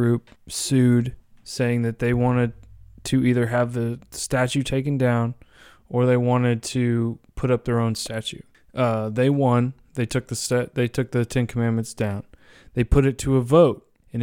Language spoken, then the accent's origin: English; Oklahoma, United States; You're from Mississippi, Bentley, and we're all from Oklahoma. I'm still in Oklahoma.